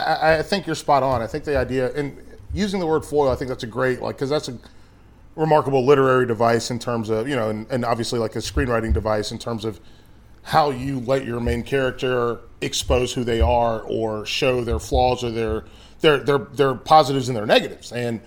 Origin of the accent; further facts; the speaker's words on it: North Carolina, United States; I mean, listen, I'm from North Carolina.